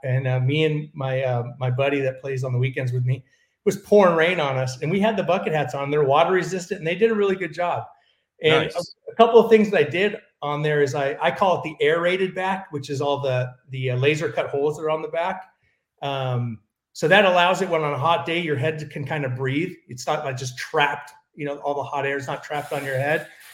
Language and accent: English; California, United States; moved away; also born or lived in Dallas, United States; You know, I grew up in California since I was 2, and I moved to Dallas.